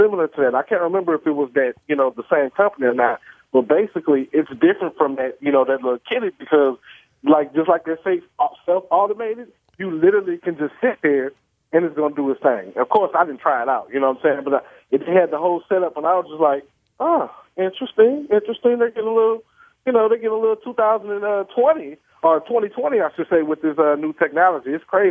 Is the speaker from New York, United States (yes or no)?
no; New Orleans, Louisiana, United States; moved away; even though I'm from New Orleans, I don't live there no more, so I go home and I act like a tourist.